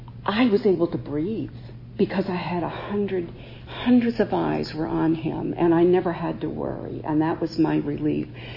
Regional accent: Nutley, New Jersey, United States; also born or lived in California; I grew up in Nutley, New Jersey. Spent most of my adult life in California, actually.

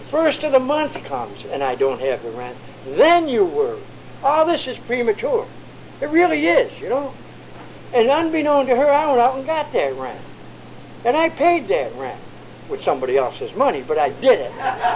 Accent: New York, United States; I couldn't go back to my hometown in New York.

